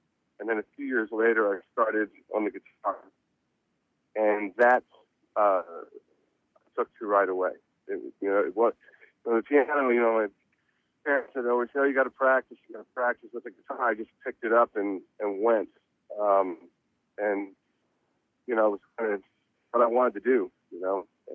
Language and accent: English; Reading, Pennsylvania, United States; born there; You know, I was born in Reading, Pennsylvania